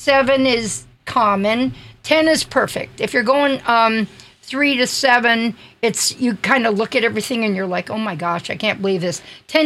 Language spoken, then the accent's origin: English; Omaha, Nebraska, United States; But we come from Omaha.